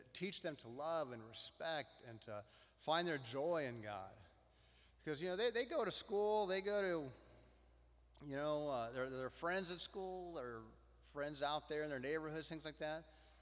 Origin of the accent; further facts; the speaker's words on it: Colorado, United States; moved away as an adult; And then when I moved out here, growing up in Colorado, it's pretty landlocked. You don't really get to go to the ocean and look at that stuff. But when I moved out here, when I was 24